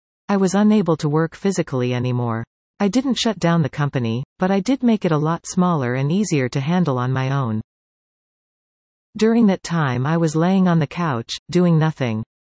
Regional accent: Collingwood, Ontario, Canada; now in Wasaga Beach, Canada; My entire life. I grew up in Collingwood. I moved to Wasaga Beach as an adult with my husband.

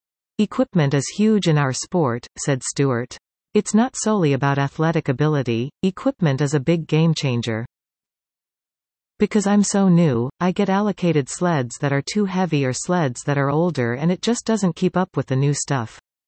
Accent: Queensland, Australia; I love to just represent the coast, like that's my pride as being able to say I was from the Sunshine Coast and have people support me.

